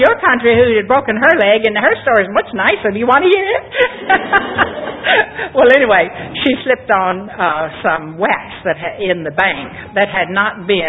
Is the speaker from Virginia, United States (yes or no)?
yes; Virginia, United States; moved away; I don't have any Texas accent at all. I grew up in Virginia, and that is a state on our East Coast, and the way I speak comes from Virginia.